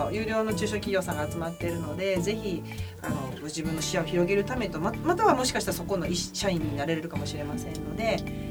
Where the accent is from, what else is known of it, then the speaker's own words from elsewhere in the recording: Kobe, Hyogo, Japan; あのまあ、神戸の、もともと神戸生まれなので、もう神戸ってめっちゃ美味しいパンがたくさんある街なんですよね